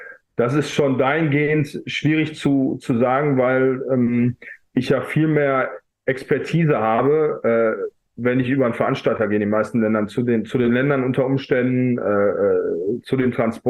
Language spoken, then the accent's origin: German; Essen, North Rhine-Westphalia, Germany; die Stadt Essen, meine Heimatstadt